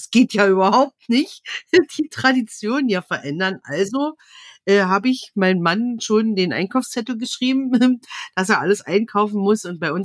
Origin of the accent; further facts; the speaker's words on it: Brandenburg, Germany; ich bin ja auch in der Lausitz geboren und aufgewachsen. Und obwohl bei uns im Brandenburgischen sind es ja dann die Wenden, also die gehören ja mit den Sorben zusammen. Und wir keine wendische Familie sind oder waren.